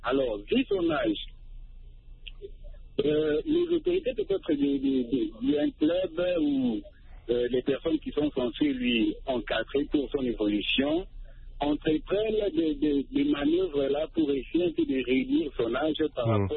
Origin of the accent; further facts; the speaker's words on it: DR Congo; chez nous en Afrique, particulièrement en RDC aussi